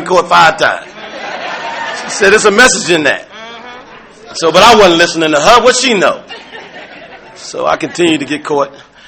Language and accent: English; New York, United States; also born or lived in New Jersey; I grew up in New York and New Jersey. I grew up to an addictive family.